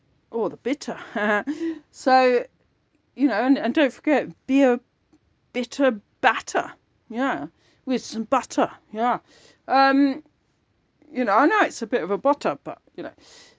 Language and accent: English; United Kingdom; I'm not racist. I'm placist. I'm British. I'm in Britain.